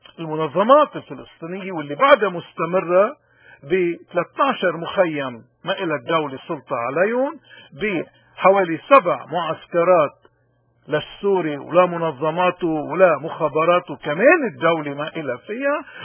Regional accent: Lebanon; نحن لبنانيين

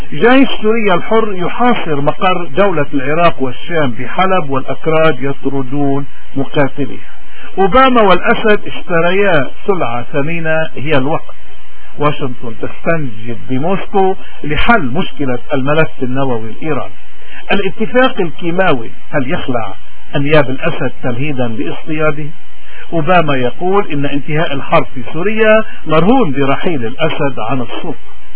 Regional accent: Lebanon; ولكن حتى ينتصر لبنان بدنا نحن كلبنانيين من كل الفئات، من كل المذاهب، من كل المناطق

